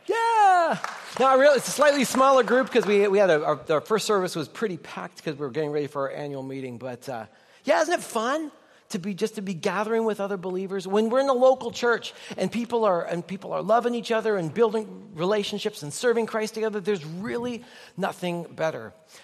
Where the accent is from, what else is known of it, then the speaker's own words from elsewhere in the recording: Nelson, British Columbia, Canada; I grew up in Nelson, British Columbia, and the very first church I attended was Trinity United Church of Canada in Nelson, BC.